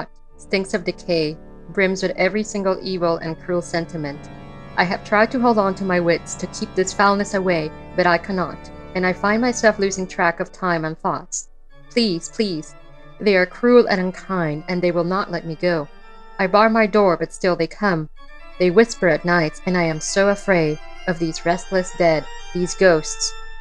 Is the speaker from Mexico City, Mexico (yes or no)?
yes; Mexico City, Mexico; English is a second language; less intimidating than my real life growing up in Mexico City.